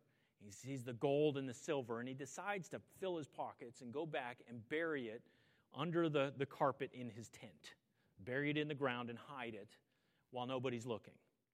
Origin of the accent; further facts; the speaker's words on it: United States; Right, we're as American Christians, we tend to be very individualistic.